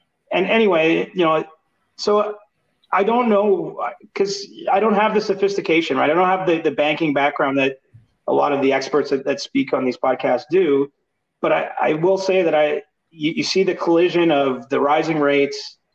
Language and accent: English; Canada; I love being Canadian. You know, I was born here. I'm proud to be from here. My dad immigrated to this country